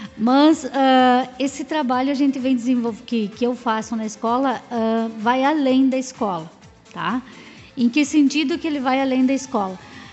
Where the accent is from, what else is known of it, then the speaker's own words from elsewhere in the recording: Vila Damiani, Rio Grande do Sul, Brazil; Eu nasci na Vila Damiani, moro ainda lá até agora, né?